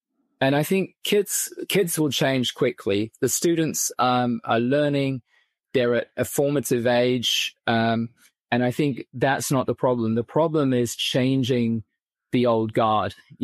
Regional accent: New Zealand; also born or lived in Australia; You know, years ago, I lived in Australia. I grew up in New Zealand

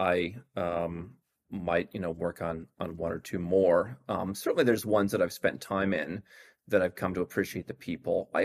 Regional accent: United States; how is it someone born right over there is Canadian and I'm American?

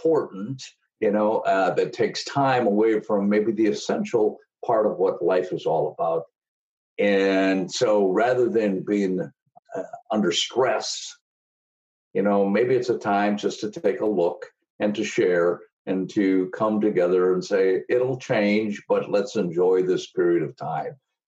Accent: Appleton, Wisconsin, United States; what took place back in the 50s as I was growing up in Appleton, Wisconsin.

